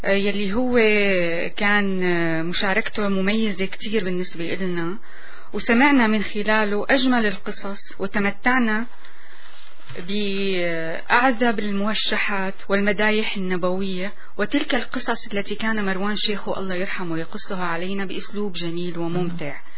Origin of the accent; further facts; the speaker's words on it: Damascus, Damascus Governorate, Syria; بس أنا اليوم رح خص بالذكر مدينة دمشق لأنه هي مدينتي، أنا ولدت وترعرعت فيها